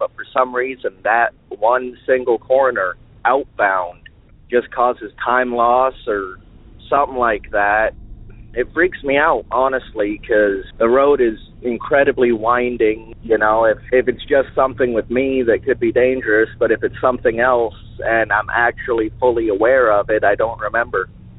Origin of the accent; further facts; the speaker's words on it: Alaska, United States; I'm from Alaska.